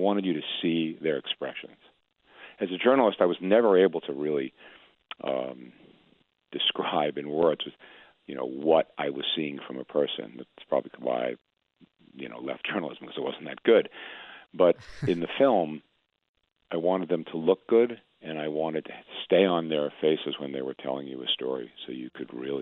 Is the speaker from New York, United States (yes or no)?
yes; New York, United States; now in California, United States; You know, that I grew up in New York, I played in a concrete park